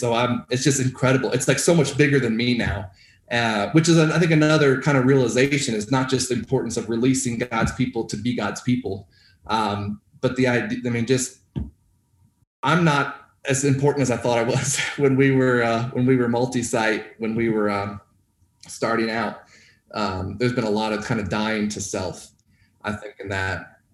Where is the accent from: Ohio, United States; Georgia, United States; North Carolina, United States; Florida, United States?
North Carolina, United States; now in Utah, United States; So I've been in Utah, May 12th marked 10 years in Utah. And so we came from North Carolina, the Bible Belt.